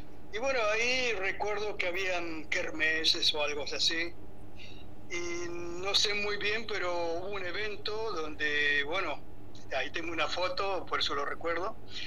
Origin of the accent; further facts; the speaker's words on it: Argentina; now in Germany; Esa fue cuando salí de Argentina